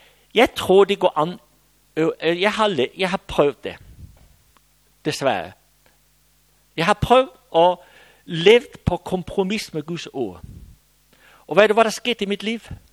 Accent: Central Denmark Region, Denmark; Jeg er jo også vestjyde.

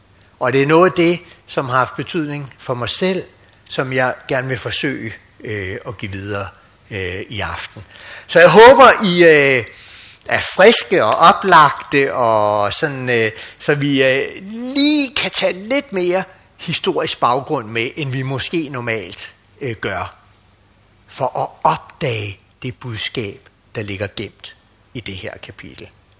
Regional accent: Frederikssund, Capital Region of Denmark, Denmark; end man er hjemme i Frederikssund, hvor jeg kommer fra.

